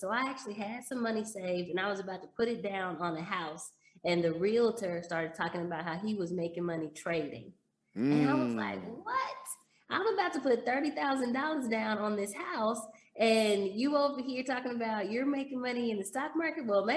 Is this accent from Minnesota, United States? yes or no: no; Dallas, Texas, United States; I grew up in Dallas and then went to worked Chicago. In Chicago.